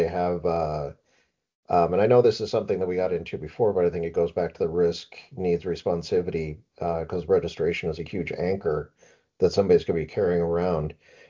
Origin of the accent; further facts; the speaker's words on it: Idaho, United States; because I'm from Idaho myself, so I know that very diverse state